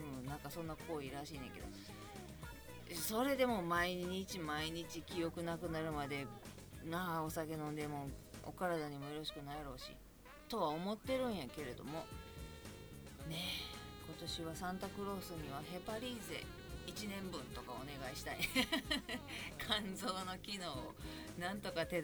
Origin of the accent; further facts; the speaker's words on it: Kobe, Hyogo, Japan; 私は神戸の人として